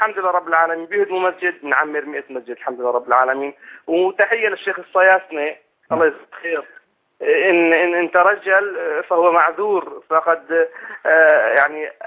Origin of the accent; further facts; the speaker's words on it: Syria; نحن شعب سوري في بلاد الشام